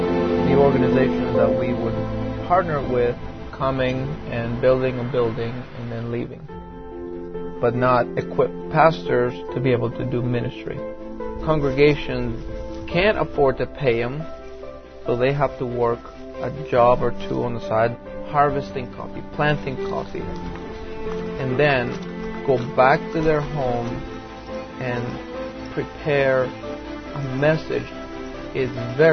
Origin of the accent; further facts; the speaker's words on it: Honduras; I was born in Honduras. I can remember growing up crossing river on my dad's back to rural areas in Honduras to preach the gospel.